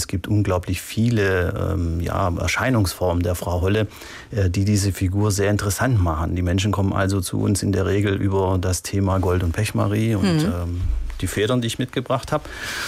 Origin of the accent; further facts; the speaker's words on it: Italy; now in Germany; Ich stamme ja aus Italien und wie ich hierher kam, habe ich gesagt, Mensch, die machen ja eine Wurst, die ist luftgetrocknet.